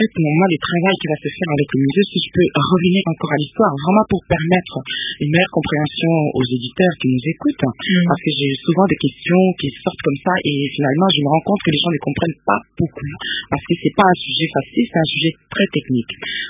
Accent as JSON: {"language": "French", "country": "DR Congo", "said": "la République démocratique du Congo, qui est mon pays d'origine"}